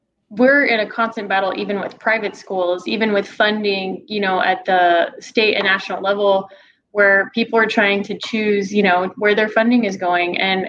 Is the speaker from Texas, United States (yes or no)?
yes; Weslaco, Texas, United States; I know I grew up in Weslaco, Texas, and we have this wonderful TV station called K-West.